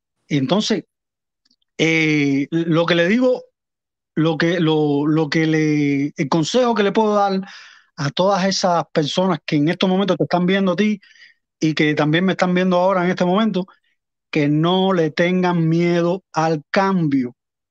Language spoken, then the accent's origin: Spanish; Cuba; moved away; Y porque salí de Cuba. En Cuba yo nada más tuve dos bicicletas.